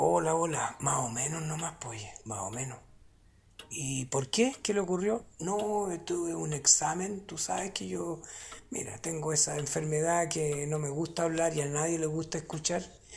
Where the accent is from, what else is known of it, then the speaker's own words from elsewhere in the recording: Los Ángeles, Biobío, Chile; Tú sabes que yo soy de Los Ángeles, en la cordillera.